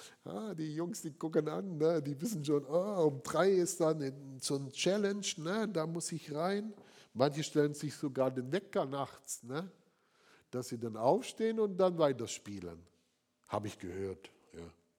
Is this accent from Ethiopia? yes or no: no; Southern Germany, Germany; ich war jetzt in Süddeutschland, da bin ich aufgewachsen in meiner Heimat